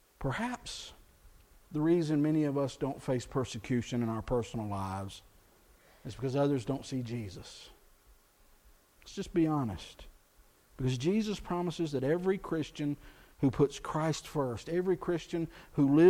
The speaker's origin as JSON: {"language": "English", "region": "Texas", "country": "United States", "tie": "born or raised there", "said": "Those of you that grew up here, I grew up in Texas, I mean, you just went to church, right?"}